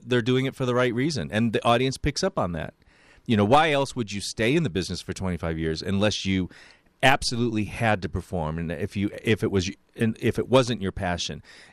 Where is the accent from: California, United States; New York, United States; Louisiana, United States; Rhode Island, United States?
New York, United States; now in Chicago, United States; You know, I'm a transplant. I came here in 81 from New York and ended up staying eventually, you know, because I loved Chicago.